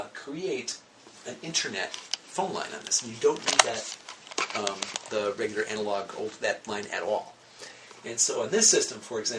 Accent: Wisconsin, United States; I grew up in Wisconsin, but my parents lived in Michigan

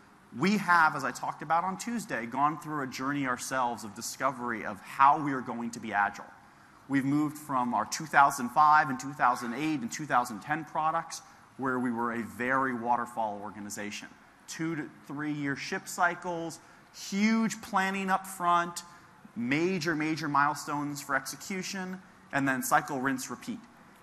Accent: Miami, Florida, United States; now in Seattle, United States; I'm from Miami, Florida, originally. I came to Microsoft right out of college, and I've been there 12 years.

